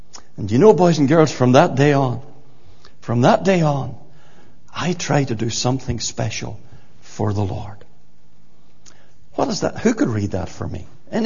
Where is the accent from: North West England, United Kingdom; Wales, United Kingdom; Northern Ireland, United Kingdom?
Northern Ireland, United Kingdom; Armagh; when I was a little boy at home, I was brought up in the Armagh Baptist Church.